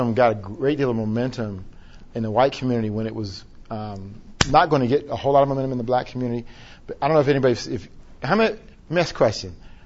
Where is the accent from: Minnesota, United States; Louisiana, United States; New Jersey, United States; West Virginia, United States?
West Virginia, United States; I grew up in West Virginia, where coal mines were, you know, kind of the industrial manifestation.